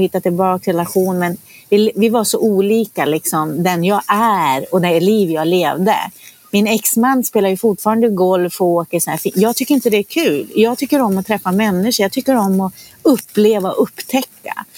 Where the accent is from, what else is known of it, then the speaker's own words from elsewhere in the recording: Norrland, Sweden; Jag är ju uppvuxen i Norrland.